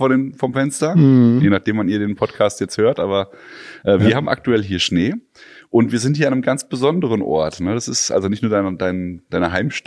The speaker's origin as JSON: {"language": "German", "town": "Obertshausen", "region": "Hesse", "country": "Germany", "said": "Wir kommen ja hier aus der Großstadt will ich jetzt nicht sagen, aber Obertshausen ist 15 Minuten von Frankfurt"}